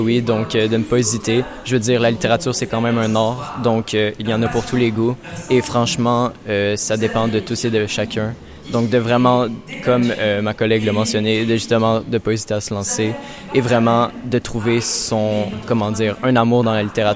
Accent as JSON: {"language": "French", "region": "Quebec", "country": "Canada", "said": "nous, on vient du Québec. Donc, ça a quand même été une grosse aventure pour nous dès le départ."}